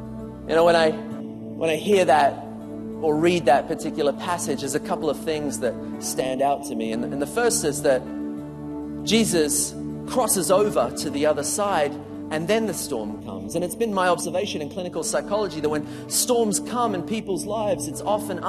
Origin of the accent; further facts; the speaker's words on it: Queensland, Australia; I come from Queensland, man.